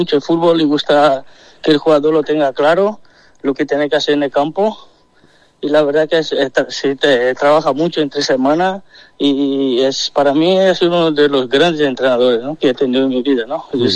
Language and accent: Spanish; Brazil; venía de Brasil, de mi tierra, y son 40 grados en la sombra